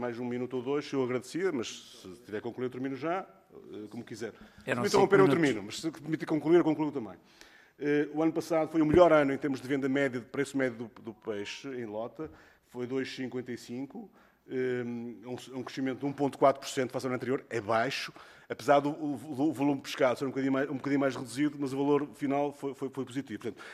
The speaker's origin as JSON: {"language": "Portuguese", "town": "Póvoa de Varzim", "region": "Porto", "country": "Portugal", "tie": "born or raised there", "said": "eu sou da Póvoa de Varzim, portanto conheço a realidade, foi lá que nasci"}